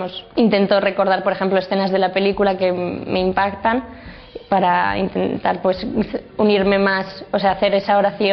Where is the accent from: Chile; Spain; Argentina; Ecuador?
Spain; Santander, Cantabria; now in Madrid, Spain; tengo 19 años, soy de Santander y estudio Ingeniería Mecánica en Madrid.